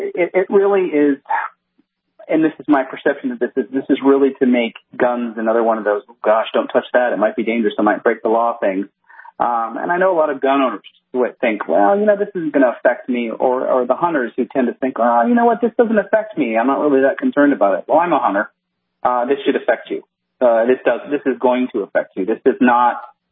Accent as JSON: {"language": "English", "region": "Maine", "country": "United States", "tie": "born or raised there", "said": "Well, I care about Maine. I grew up in Maine. I spent a lot of my youth there."}